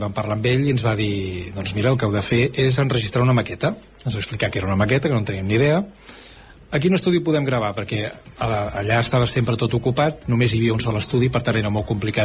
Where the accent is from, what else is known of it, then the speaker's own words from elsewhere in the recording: Terrassa, Catalonia, Spain; Jo sóc de Terrassa, vaig néixer el 1976, el Dia de la Dona, precisament, és el meu aniversari. O sigui que estem a punt de fer els 48.